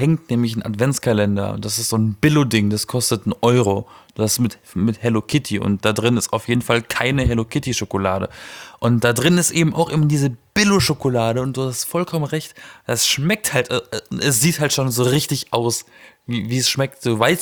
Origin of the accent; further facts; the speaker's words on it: Baden-Württemberg, Germany; Aus der Ecke, aus der ich komme, aus dem Schwarzwald, werden Bonbons auch Gutzel genannt.